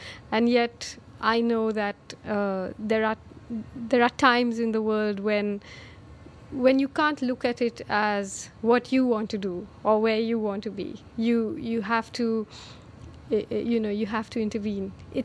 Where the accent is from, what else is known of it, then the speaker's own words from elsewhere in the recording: Aymanam, Kerala, India; also born or lived in Shillong; I came back with my mother to Kerala, where I grew up in a village called Aimanam, which is the village in which The God of Small Things is set.